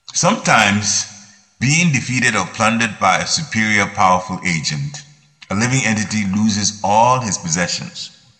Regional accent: Ghana; I've seen this so many times when we were growing up in Ghana and West Africa.

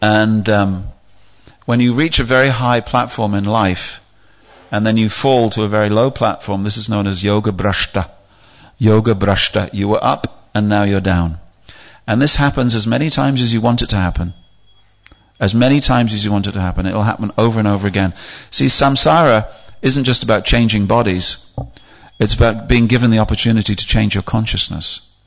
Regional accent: England, United Kingdom; And so it's very strange for those of us who come from a Western background. We're English

